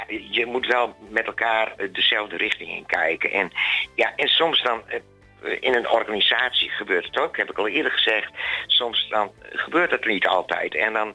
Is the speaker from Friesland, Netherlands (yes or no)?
yes; Leeuwarden, Friesland, Netherlands; born there; En Leeuwarden, ja, dat is voor mij... dat is de stad waar ik geboren ben.